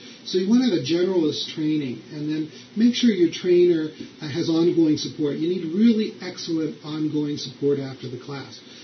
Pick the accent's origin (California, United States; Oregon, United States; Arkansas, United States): California, United States; Los Angeles; also born or lived in Minneapolis; now in Orange County, United States; And I'm originally from Los Angeles, so for me it was a time to come home. And now we live in Orange County, and our center is in Tustin in Orange County.